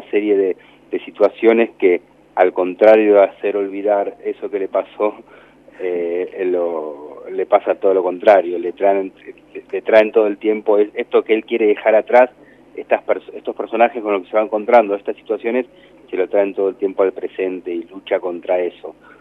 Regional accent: Marcos Juárez, Córdoba, Argentina; Soy de Marcos Juárez, que es realmente un pueblo de 30.000 habitantes

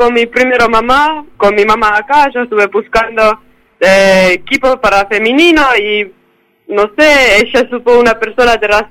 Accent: Finland; Spanish is a second language; now in Trelew, Argentina; Mucho más frío, es como allá tenemos nieve y como tenemos mucho frío en invierno

